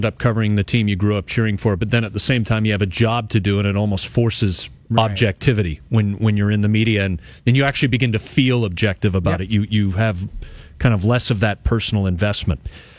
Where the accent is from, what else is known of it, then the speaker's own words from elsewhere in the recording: Oakville, Ontario, Canada; but I'm a Toronto kid. I'm born and raised in Oakville.